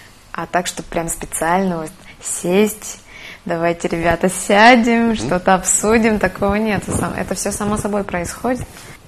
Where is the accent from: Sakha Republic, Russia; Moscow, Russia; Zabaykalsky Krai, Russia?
Sakha Republic, Russia; Suntar; Я родом из Якутии.